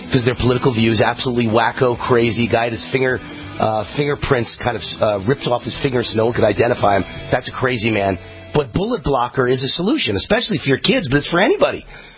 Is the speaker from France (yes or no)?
no; Mount Vernon, New York, United States; I was born and raised in Mount Vernon, attended high school in Mount Vernon and New Rochelle, and later in life spent some time living in Scarsdale.